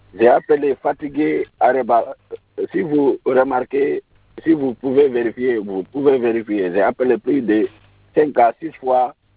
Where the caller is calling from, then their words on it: Simbaya, Conakry, Guinea; je suis appelé de Simbaya.